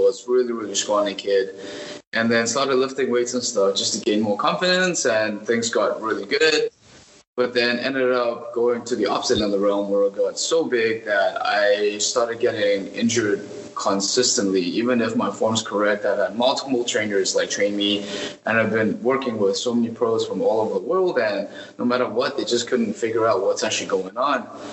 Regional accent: South Africa; now in United States; I'm from South Africa, born and raised. Moved to the U.S. about 6 years ago now.

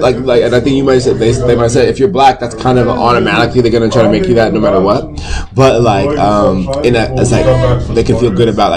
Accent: South Africa; Being South African in general is such an interesting thing for me

